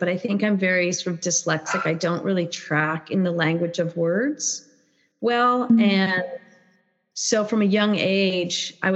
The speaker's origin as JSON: {"language": "English", "region": "California", "country": "United States", "said": "I'm from originally from California in the United States. Grew up along the coastline, so the estuaries and beaches, a water person."}